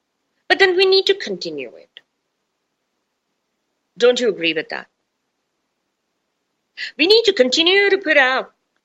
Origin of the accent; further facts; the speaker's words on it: India; I mean, I grew up in India